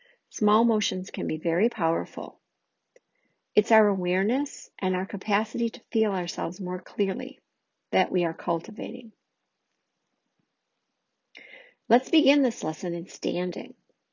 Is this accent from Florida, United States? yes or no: no; Chicago, Illinois, United States; I am from the Chicagoland area.